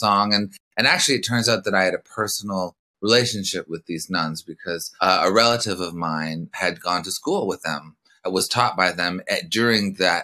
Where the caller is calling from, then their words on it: Los Angeles, California, United States; I'm calling from Laurel Canyon, Los Angeles.